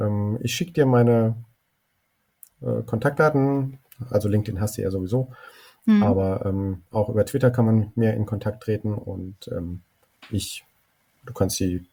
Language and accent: German; Germany; Ich bin sehr gerne in Deutschland groß geworden, in einer freiheitlichen Demokratie